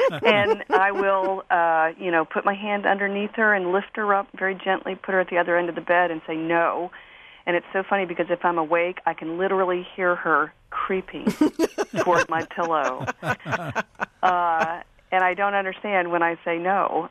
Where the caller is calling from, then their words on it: Gordonsville, Virginia, United States; Gordonsville, Virginia.